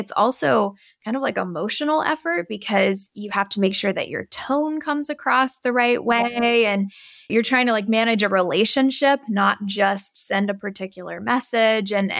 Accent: the South, United States; We learned all kinds of things about how to communicate growing up in the South.

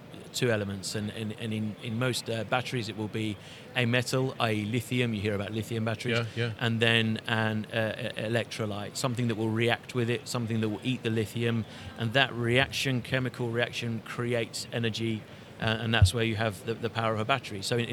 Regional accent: England, United Kingdom; Well, I'm an Englishman

